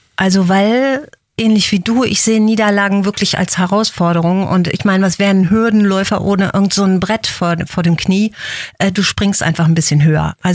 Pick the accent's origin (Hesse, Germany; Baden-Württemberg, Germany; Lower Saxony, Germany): Lower Saxony, Germany; Hanover; born there; Hannover.